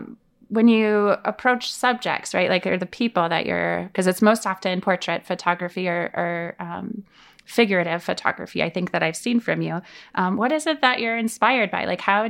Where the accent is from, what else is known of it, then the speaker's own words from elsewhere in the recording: South Dakota, United States; Yeah, I grew up in South Dakota for a time, and a good friend of mine from elementary school